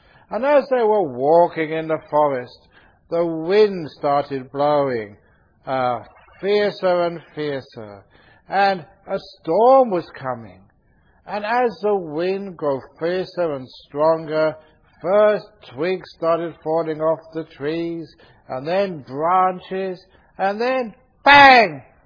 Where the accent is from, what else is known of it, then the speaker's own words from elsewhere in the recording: London, United Kingdom; growing up in London